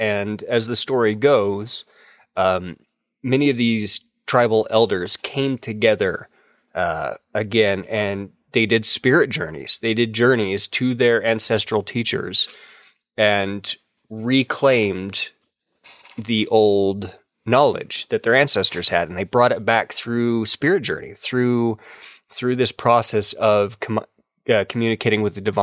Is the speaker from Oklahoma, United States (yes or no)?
yes; Oklahoma, United States; growing up in Oklahoma, I am acutely aware of the stories surrounding the Native Americans